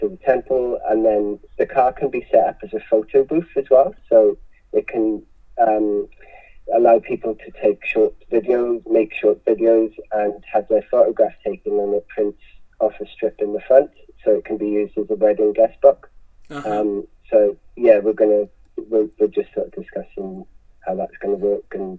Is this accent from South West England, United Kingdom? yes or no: no; Swansea, Wales, United Kingdom; so I'm originally from Swansea in South Wales in the UK